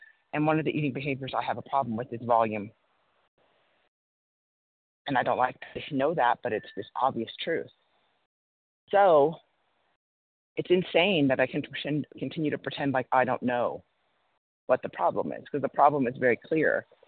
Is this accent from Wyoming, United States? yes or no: yes; Wyoming, United States; Yes, I'm from Wyoming and happy to be here.